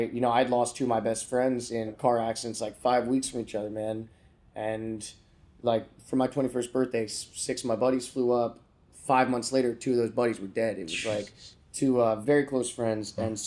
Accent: Florida, United States; I grew up in Florida. I love sunshine.

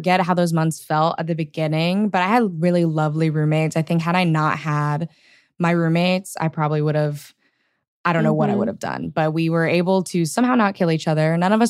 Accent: Houston, Texas, United States; Like I grew up in Houston specifically, big oil money. And I, growing to public school in Texas, most kids wanted to be an engineer.

